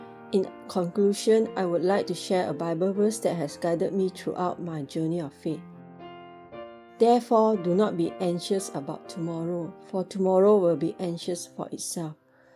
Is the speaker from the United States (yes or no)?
no; Penang, Malaysia; English is a second language; I am from Penang and originally a Buddhist. My family also practice Taoism.